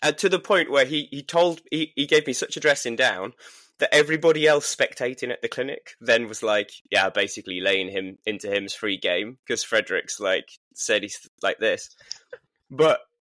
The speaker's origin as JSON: {"language": "English", "region": "Yorkshire and the Humber", "country": "United Kingdom", "said": "And we're from Yorkshire, and money's money."}